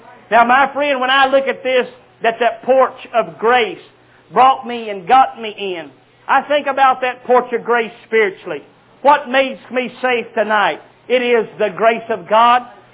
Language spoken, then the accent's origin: English; North Carolina, United States; There's one at Raleigh, North Carolina, my home state.